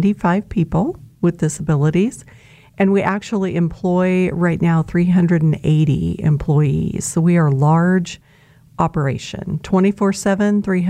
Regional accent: Kansas, United States; Emporia Gazette and Phillips County Review. That was my hometown.

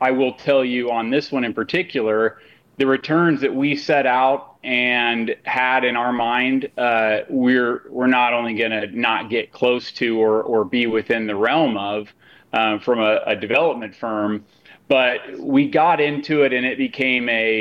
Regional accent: Salina, Kansas, United States; to my hometown of Salina, Kansas

